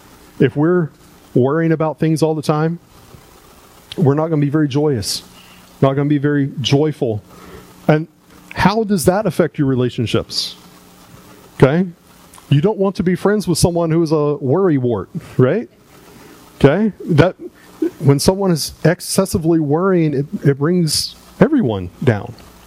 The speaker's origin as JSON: {"language": "English", "region": "South Carolina", "country": "United States", "said": "I'm from South Carolina. All my family lives in South Carolina. I'm out in college in Missouri, 1,000 miles away."}